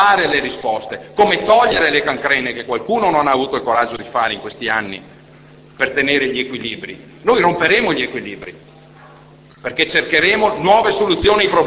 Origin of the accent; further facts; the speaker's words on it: Veneto, Italy; quando non sono obbligato sono veneto.